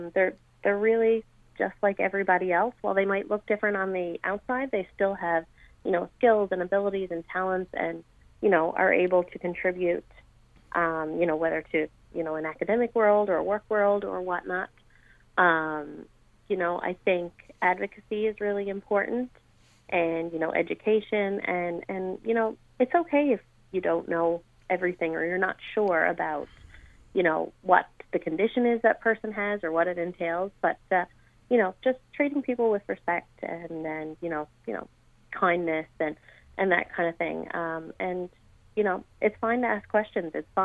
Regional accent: Newfoundland and Labrador, Canada; I'm originally from Newfoundland, so it's a real treat for me to be able to go back to my home province

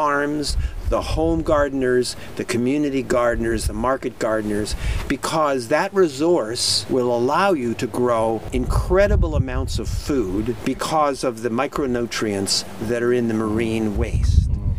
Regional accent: California, United States; now in Canada; So I'm not from here, right? I grew up in California. And one of the great joys of my life is that I'm now part of this place in a way that goes that deep.

